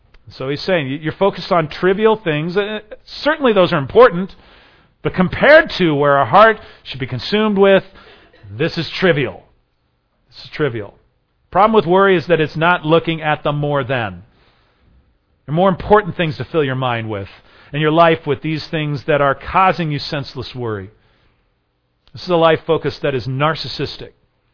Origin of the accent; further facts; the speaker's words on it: California, United States; And I grew up in Northern California, plenty of fog in Northern California.